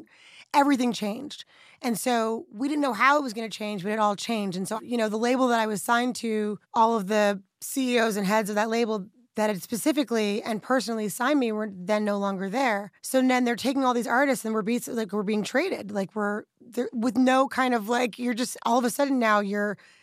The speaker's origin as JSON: {"language": "English", "town": "New York City", "region": "New York", "country": "United States", "tie": "born or raised there", "said": "I grew up in Harlem, so just in our area alone, there was some of the best Caribbean food"}